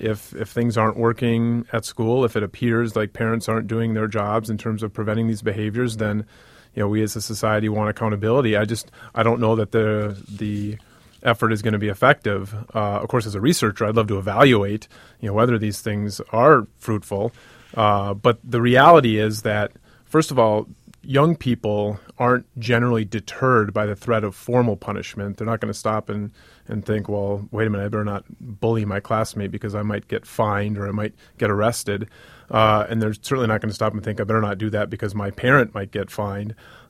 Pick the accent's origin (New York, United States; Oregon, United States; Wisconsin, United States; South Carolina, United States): Wisconsin, United States; a few in my home state of Wisconsin